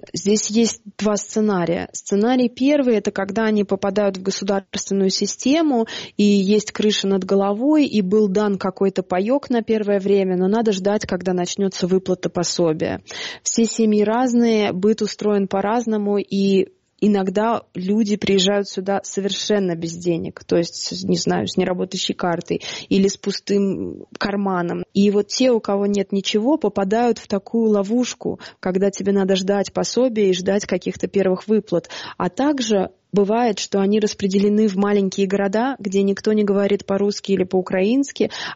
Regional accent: Moscow, Russia; now in Budapest, Hungary

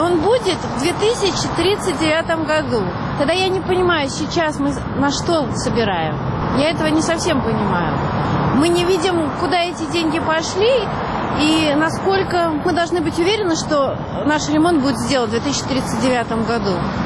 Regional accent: Moscow, Russia; also born or lived in United States; Жила 25 лет в Америке, приехала сюда как москвичка.

